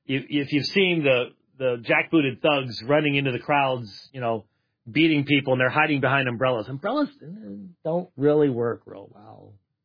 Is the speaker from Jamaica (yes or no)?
no; Minnesota, United States; born there; Man, I was born in Minnesota.